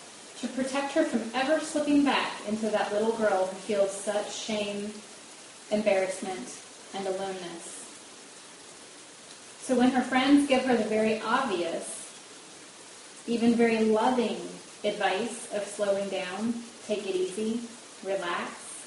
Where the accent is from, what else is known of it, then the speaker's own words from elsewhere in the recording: Nashville, Tennessee, United States; And they're from Murfreesboro, Tennessee, and I'm from Nashville, Tennessee.